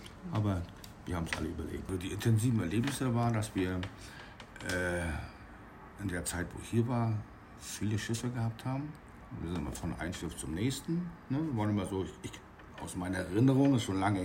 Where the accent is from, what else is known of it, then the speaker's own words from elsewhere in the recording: East Germany, Germany; Die Kollegen, wenn man da als Ossi so hinkommt, ist das nicht ganz einfach, aber ich war nicht umsonst 28 Jahre